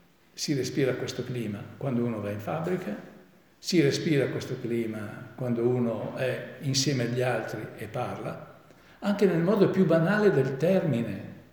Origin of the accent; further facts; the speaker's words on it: Montanaro, Piedmont, Italy; Io sono di Montanaro, io sono della fede là, che so io, dei carismatici, io sono della fede.